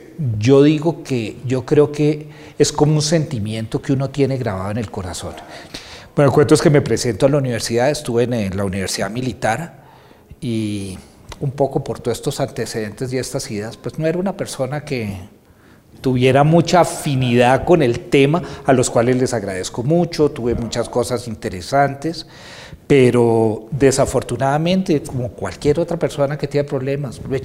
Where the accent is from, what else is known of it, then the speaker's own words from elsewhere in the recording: Colombia; siendo uno bien cachaco del altiplano